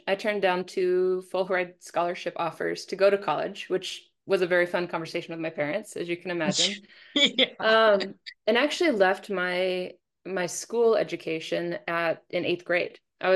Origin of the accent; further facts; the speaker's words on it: Montana, United States; I'm a Montana kid. I grew up in Montana, and here it's usually for those of us who are from here, it's like horses or fishing.